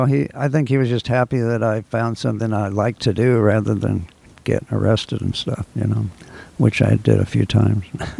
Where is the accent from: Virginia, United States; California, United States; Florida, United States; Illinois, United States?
California, United States; Los Angeles; I was born in Cedars of Lebanon Hospital. And we lived down near the airport when I was a baby. And then later, when I was 3 or 4, we moved up to Palisades, Pacific Palisades.